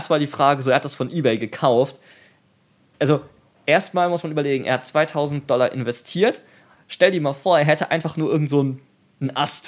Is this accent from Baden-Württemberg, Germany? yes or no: no; Frankenberg, Hesse, Germany; die Sparkasse Frankenberg-Eder, also aus der Gegend, wo ich herkomme ursprünglich